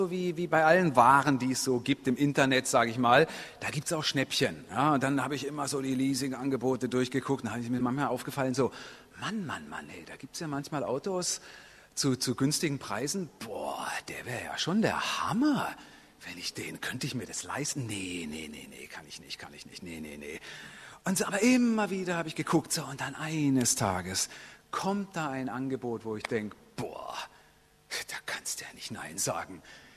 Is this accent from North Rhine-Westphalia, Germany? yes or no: no; Baden-Württemberg, Germany; Wir sind auch ein bisschen auf dem Land aufgewachsen, ja, also nicht so völlig ländlich, aber also die nächste Großstadt Karlsruhe war ungefähr 10 Kilometer weit weg. Das Dorf hatte 9000 Einwohner, in dem ich aufgewachsen bin.